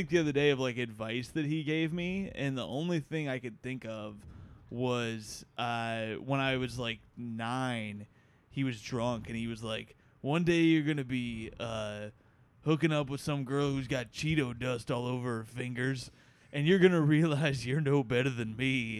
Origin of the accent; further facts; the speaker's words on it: Indiana, United States; No, I'm more, I'm from Indiana.